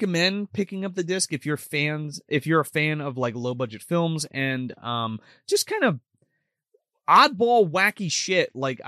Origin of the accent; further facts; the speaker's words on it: New Jersey, United States; And I'm very excited because we're from New Jersey.